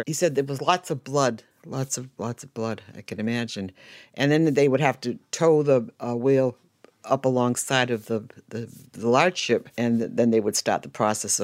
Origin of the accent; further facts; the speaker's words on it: New Bedford, Massachusetts, United States; I live in New Bedford. I was born and raised in New Bedford, and I'm still here.